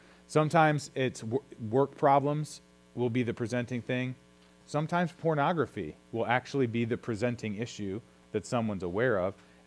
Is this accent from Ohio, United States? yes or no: yes; Cleveland, Ohio, United States; Okay, I'm from Cleveland, and that is a fantasy